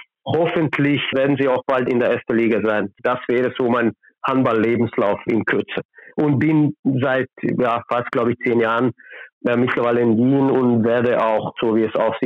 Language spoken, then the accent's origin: German; Maglaj, Federation of Bosnia and Herzegovina, Bosnia & Herzegovina; ich komme ursprünglich aus Maglaj, das ist eine ganz kleine Stadt in Bosnien und Herzegowina.